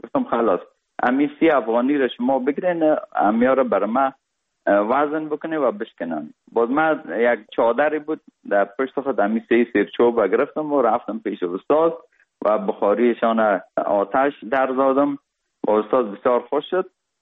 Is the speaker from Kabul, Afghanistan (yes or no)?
yes; Kabul, Afghanistan; also born or lived in Parwan; تولدم در ولایت پروان شده و بعد از او 40 روزه بودیم که پدرم مرا کابل آورد، چون وظیفه ایشان در کابل بود و ما در سایه کوتی سنگی کابل بزرگ شدیم. ما 12 ساله بودم